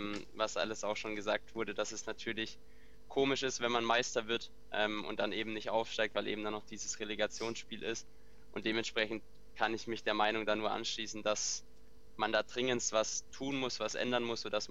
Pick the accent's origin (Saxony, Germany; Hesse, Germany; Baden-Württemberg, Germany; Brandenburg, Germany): Baden-Württemberg, Germany; Rot am See; bei meinem Heimatverein begonnen, in Rot am See, dort wo ich herkomme